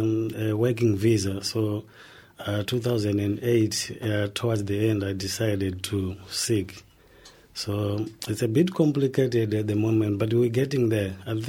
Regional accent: Zimbabwe; moved away; Yeah, we're all from Zimbabwe.

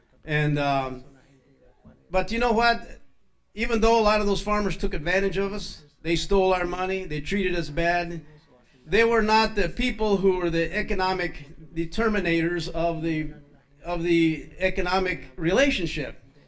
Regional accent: Texas, United States; born there; I was born in South Texas, right on the border there, 8 miles this side of the river, for better or for worse. That's where I was born.

